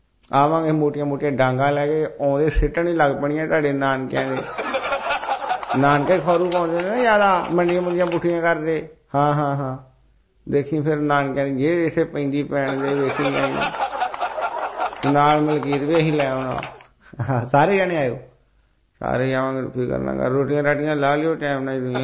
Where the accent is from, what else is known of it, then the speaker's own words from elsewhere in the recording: Tashpur, Punjab, India; ਤਾਸ਼ਪੁਰ ਸਾਡਾ ਪਿੰਡ ਆ, ਤਾਸ਼ਪੁਰ ਪਿੰਡ ਤਹਿਸੀਲ ਸਾਡੀ ਸੁਲਤਾਨਪੁਰ ਲੋਧੀ ਜ਼ਿਲ੍ਹਾ ਕਪੂਰਥਲਾ ਦੇ ਡਾਕਖਾਨਾ ਰਾਮਪੁਰ ਜੀ ਨੇ